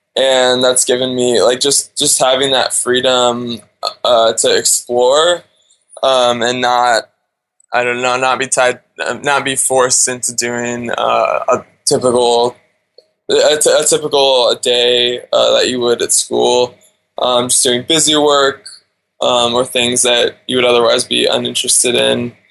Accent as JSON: {"language": "English", "region": "Alaska", "country": "United States", "tie": "born or raised there", "said": "So I was born and raised in Alaska."}